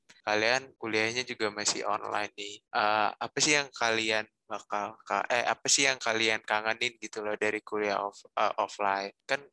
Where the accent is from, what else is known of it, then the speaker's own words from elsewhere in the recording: West Java, Indonesia; Kalau aku kan dari Jawa Barat nih.